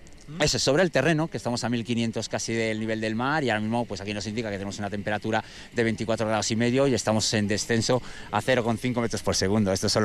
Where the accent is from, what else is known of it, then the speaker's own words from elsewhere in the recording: Balearic Islands, Spain; now in Madrid, Spain; yo soy de Mallorca, pero bueno, estoy viviendo en Madrid